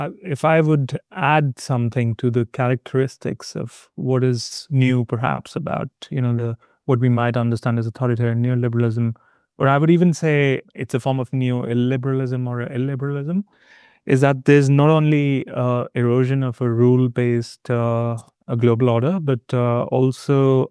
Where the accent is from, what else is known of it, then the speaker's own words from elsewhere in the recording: India; growing up in India